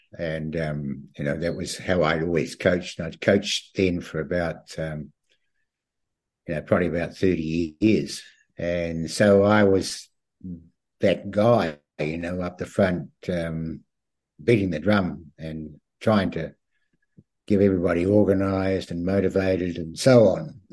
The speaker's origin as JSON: {"language": "English", "town": "Christchurch", "region": "Canterbury", "country": "New Zealand", "tie": "born or raised there", "said": "where I was born and bred in Christchurch."}